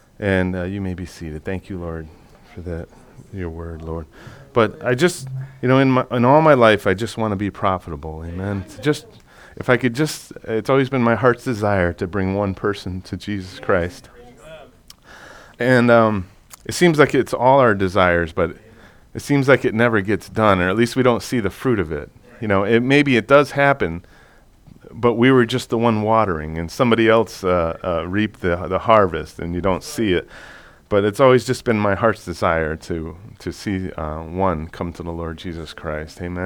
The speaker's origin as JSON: {"language": "English", "town": "Middlefield", "region": "Connecticut", "country": "United States", "tie": "born or raised there", "said": "So I grew up in Middlefield"}